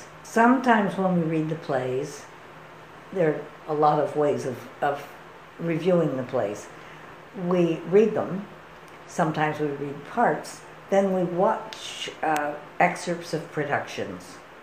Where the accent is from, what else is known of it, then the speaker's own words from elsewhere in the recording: Salt Lake City, Utah, United States; I just wasn't very comfortable growing up in the Mormon environment of Salt Lake City.